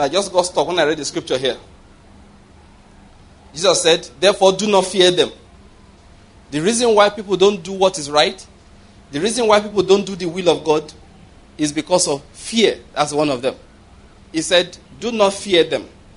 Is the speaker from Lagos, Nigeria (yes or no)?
no; Enugu State, Nigeria; I'm from Enugu State.